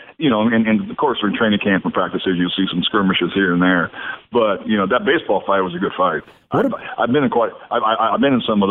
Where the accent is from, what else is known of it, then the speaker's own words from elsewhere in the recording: the South, United States; accent: Southern; You know, I got a little Southern accent to me, and he knew I wasn't from there.